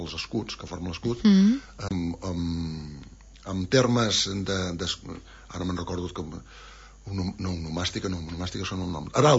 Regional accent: Catalonia, Spain; perquè jo sóc de la República Independent de l'Empordà i tenim 3 faixes a la nostra bandera

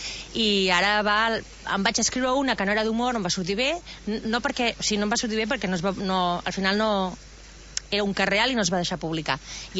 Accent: Barcelona, Catalonia, Spain; now in Altafulla, Spain; Mira que jo sóc de Barcelona i, a més, fins a venir aquí vivia a Canaletes, o sigui, el carrer Tallers, que està amb Canaletes, o sigui, més centre i més bullici no es pot tenir

